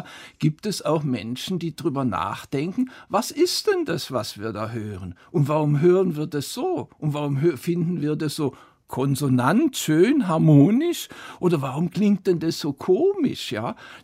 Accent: Konstanz, Baden-Württemberg, Germany; bin in die Bibliothek in Konstanz, meine Heimatstadt, gegangen

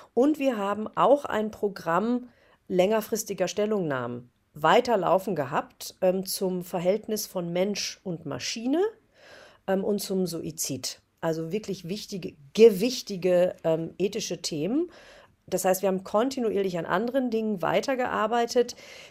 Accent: Ibbenbüren, North Rhine-Westphalia, Germany; Ibbenbüren, eine Kleinstadt, die aber damals zum Beispiel unglaublich tolle Musikszene hatte in der Jugend, also eine Jugendmusikszene.

